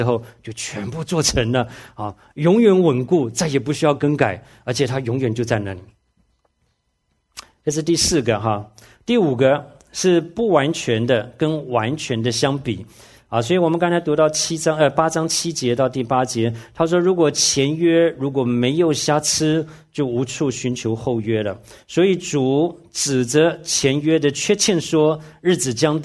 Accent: China; 只是我们中国人的翻译，中国人总觉得要有个地方啊

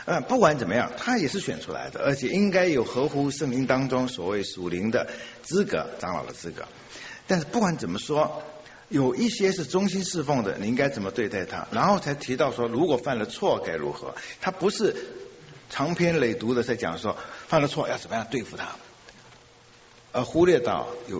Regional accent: China; 我们中国人喜欢处理事情都是这样，这个人就不见了。

